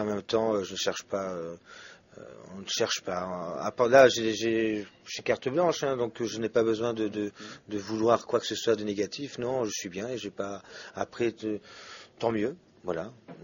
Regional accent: Cannes, Provence-Alpes-Côte d'Azur, France; génétiquement parlant, je suis italien. Après, bon, je suis né à Cannes. Après, je suis français au niveau de ma culture. Mais c'est vrai qu'au niveau des gènes, c'est plus italien que français.

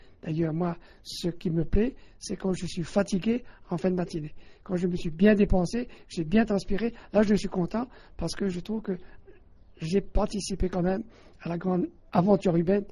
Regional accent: Le Tampon, Réunion; tout en étant au Tampon et dans les environs. Je n'ai jamais pratiquement quitté la Réunion. Si j'ai quitté la Réunion seulement pour mon service militaire

